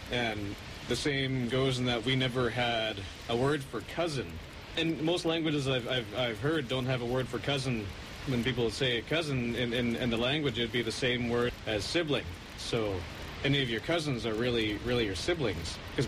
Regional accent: British Columbia, Canada; sometimes people will say I'm from Comox or Sliamon, or generally I spend most of my life growing up on the Qualicum First Nation Res, which sits along the Big Qualicum River, where we are currently residing.

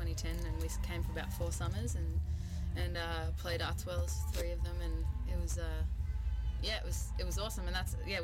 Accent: Alexandra, Victoria, Australia; That my hometown's Alexandra, so it's just near Marysville, King Lake, just a couple of hours out of Melbourne

